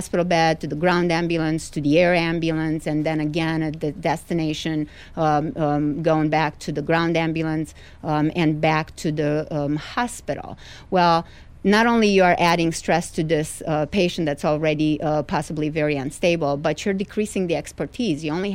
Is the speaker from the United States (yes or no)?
no; Romania; I am originally from Romania, and I always wanted to be a pilot.